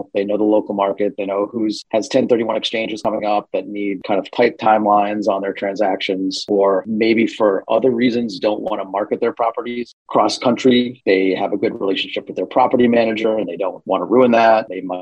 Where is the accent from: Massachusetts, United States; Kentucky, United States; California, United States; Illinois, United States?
Massachusetts, United States; Boston; I'm from Boston, Massachusetts. I live on the South End, work on out of the Back Bay